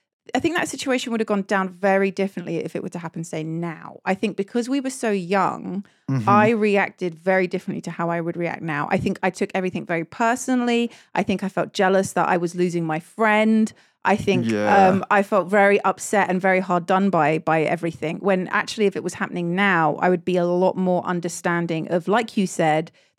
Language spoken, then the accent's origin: English; London, United Kingdom; I grew up in London and my friendship group I made when I was around 11